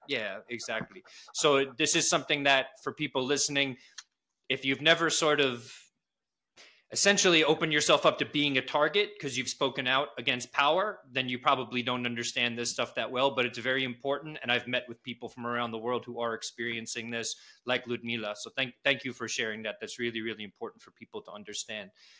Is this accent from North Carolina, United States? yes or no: no; New York City, New York, United States; most people here, where I'm from New York City, I'm here in the States.